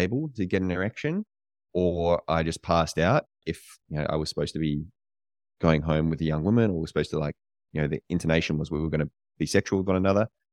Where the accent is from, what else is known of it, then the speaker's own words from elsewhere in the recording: Australia; also born or lived in United States; That was my way of like forming an identity, was just being more Australian than I was back home here in Australia.